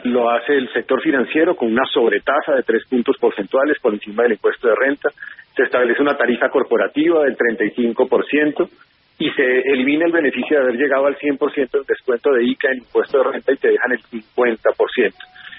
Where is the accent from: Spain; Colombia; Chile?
Colombia; Yo como colombiano